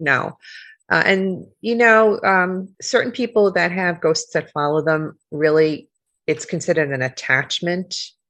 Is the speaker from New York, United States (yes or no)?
yes; Bronx, New York, United States; I lived with a ghost in my own house growing up in the Bronx.